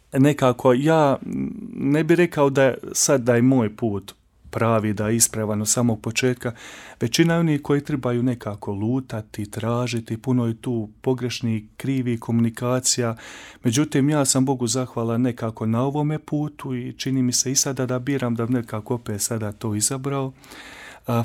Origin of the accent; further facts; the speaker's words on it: Ružići, Federation of Bosnia and Herzegovina, Bosnia & Herzegovina; dolazim iz župe Ružić, jedne drevne župe, moglo bi se reći jedne od najstarijih župa u Hercegovini, mala župa.